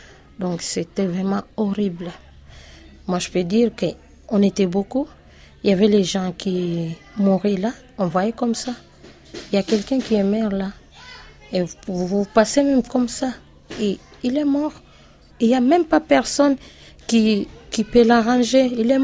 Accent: DR Congo; Je viens de la République démocratique du Congo, RDC.

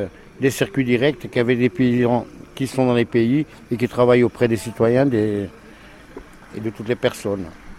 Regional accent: Corsica, France; je viens de Corse pour manifester ici

